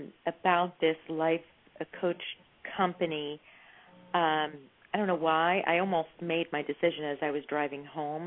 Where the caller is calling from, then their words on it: San Clemente, California, United States; I live in the San Clemente area.